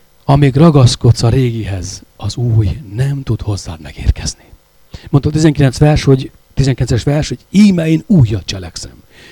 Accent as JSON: {"language": "Hungarian", "town": "Nagyharsány", "region": "Baranya", "country": "Hungary", "tie": "born or raised there", "said": "én vidéken nőttem fel, Nagyharsányban."}